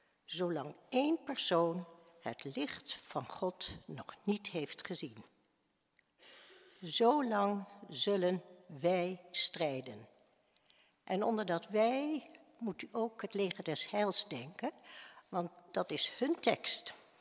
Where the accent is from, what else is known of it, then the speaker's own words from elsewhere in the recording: Haarlem, North Holland, Netherlands; now in Deventer, Netherlands; Als klein meisje wonend in Haarlem kan ik me herinneren dat tijdens de kersttijd op verschillende plekken in onze stad muziek werd gemaakt.